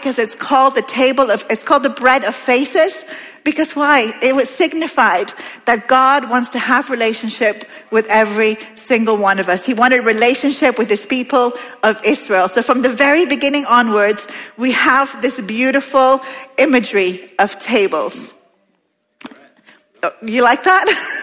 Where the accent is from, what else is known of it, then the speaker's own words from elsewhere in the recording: Peru; accent: Peruvian; I'm South American. I am not Mexican. I am actually Peruvian, which is where the accent comes from. I'm not Mexican.